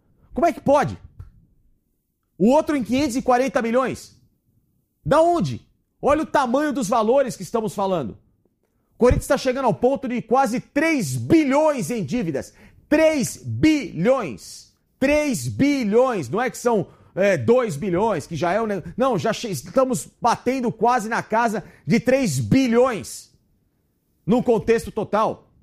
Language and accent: Portuguese; São Paulo, Brazil; porque eu sou do Tatuapé, eu posso falar muito bem.